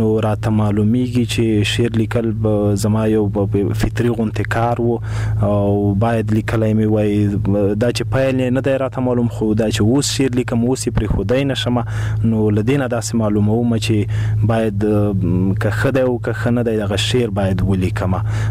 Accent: Khost, Afghanistan; زه د خوست یم، … دلته لوی شوی یم، دلته مې زده کړې کړې دي

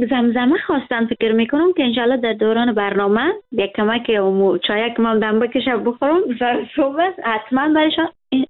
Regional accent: Herat, Afghanistan; moved away; من از هرات هستم.

